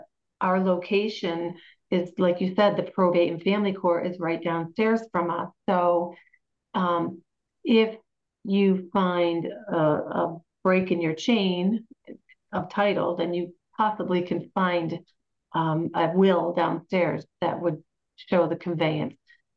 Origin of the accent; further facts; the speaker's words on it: Hinsdale, Massachusetts, United States; Tearingham, Stockbridge, not West Stockbridge, but Stockbridge, Washington, I think I said Hinsdale, that's my hometown.